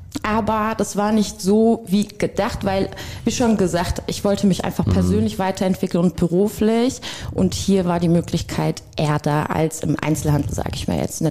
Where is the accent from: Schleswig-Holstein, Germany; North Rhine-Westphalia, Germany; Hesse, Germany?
Hesse, Germany; Ja, ich komme ursprünglich eigentlich auch aus Hessen.